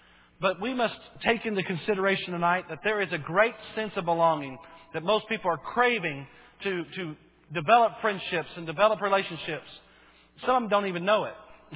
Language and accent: English; Bowie, United States; And I remember as a kid where we grew up there in Bowie